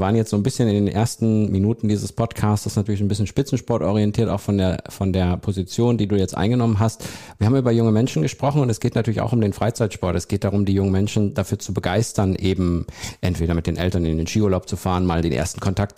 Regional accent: North Rhine-Westphalia, Germany; Ich komme aus NRW.

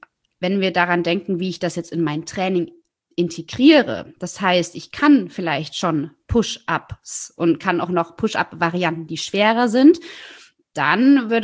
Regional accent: East Germany, Germany; Ich bin im Osten groß geworden, sorry. Ich habe nicht so geiles Englisch genossen.

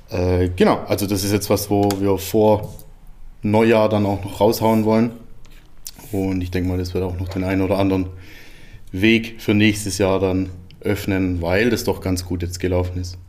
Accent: Gaildorf, Baden-Württemberg, Germany; Geildorf, born and raised.

